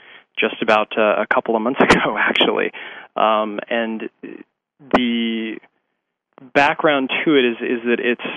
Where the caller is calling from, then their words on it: Portland, Oregon, United States; I'm calling from Portland, Oregon.